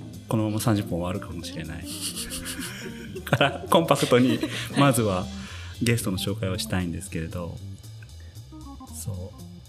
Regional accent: Kansai, Japan; 僕は生まれが関西なんですけど、関西エリアが出身なんですけど

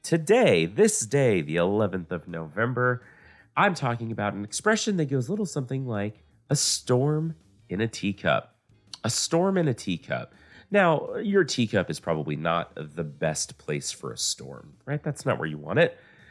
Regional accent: United States; I'm an American. I make coffee that at some point is just about the caffeine, right?

